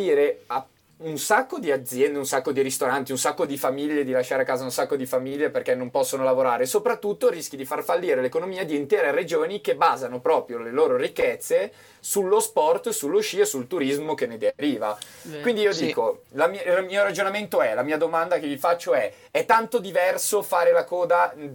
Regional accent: Aosta Valley, Italy; io sono valdostano, no?

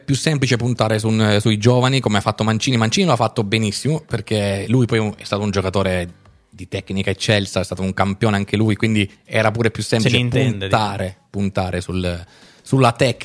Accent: Giulianova, Abruzzo, Italy; io sono di Giulianova

